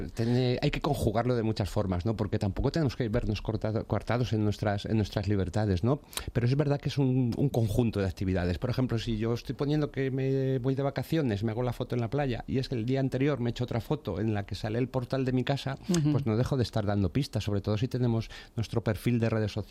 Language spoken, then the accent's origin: Spanish; Madrid, Community of Madrid, Spain; Yo en mi casa, pues lo mismo, pues, como muchos madrileños